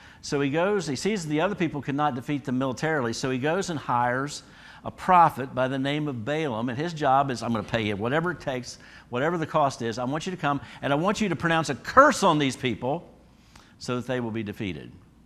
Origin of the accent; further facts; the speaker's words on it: Parkersburg, West Virginia, United States; now in Harrison County, United States; Years ago, after I left where I grew up in the Parkersburg area and transferred down to the Beckley area